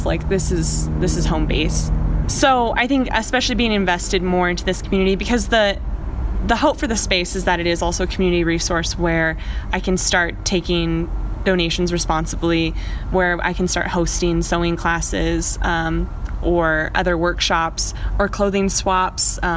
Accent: Albuquerque, New Mexico, United States; Well, it's my hometown. It's the only place, actually, it's the only home I've ever known. I've born and raised here. And actually, Knob Hill specifically, I've never actually even lived anywhere other than Knob Hill

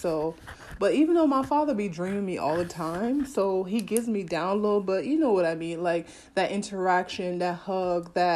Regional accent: Havendale, Saint Andrew, Jamaica; You know, big shout out to Heaven Dales. You know, from, like, that's my hometown. That's what I know. Big shout out to Jamaica.

